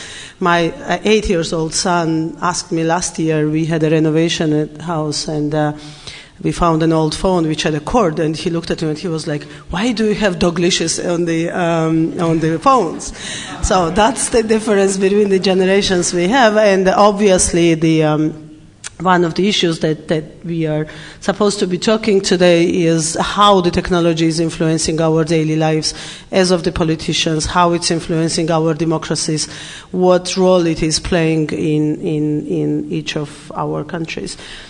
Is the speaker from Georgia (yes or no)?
yes; Georgia; English is a second language; As it was said, I'm from Georgia, and I was born in Soviet Union.